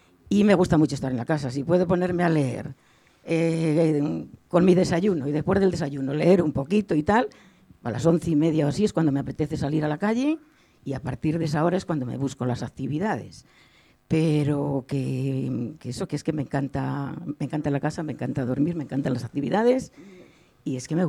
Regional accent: Tinajas, Castilla-La Mancha, Spain; mi pueblo, que yo lo llevo en el alma, visualizo, mi pueblo se llama Tinajas, de la provincia de Cuenca, y visualizo sus calles.

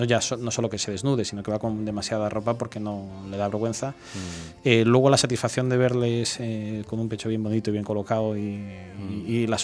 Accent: Madrid, Community of Madrid, Spain; born there; y una ciudad donde no quería, aunque yo nací en Madrid.

